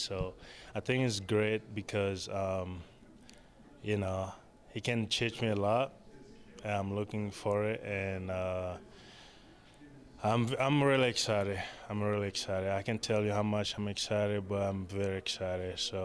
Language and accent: English; Falaje, Koulikoro, Mali; English is a second language; Kati's also like 20 minutes from where I'm from, because I'm from Falaje. That's like more like in the city, kind of.